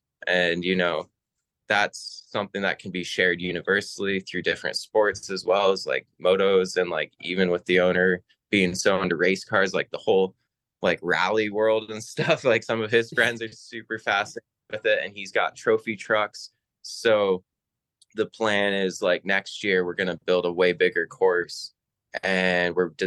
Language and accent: English; Wyoming, United States; because it's funny, like growing up in Wyoming, I had to build all of the first jumps that I learned how to dirt jump on.